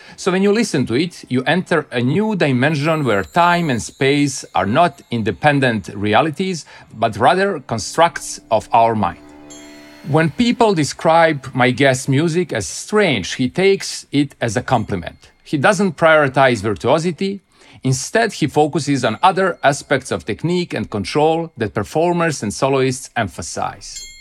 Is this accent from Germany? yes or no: no; Serbia; Some of his works have been premiered or performed in both Croatia and my home country, Serbia.